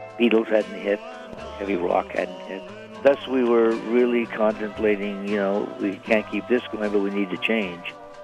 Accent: Ottawa, Ontario, Canada; I heard it the first time back in my hometown of Ottawa, Canada, because I was still living there

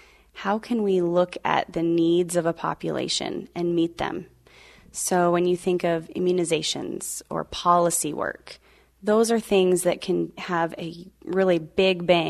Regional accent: Billings, Montana, United States; Well, I grew up here in Montana, in Billings, Montana.

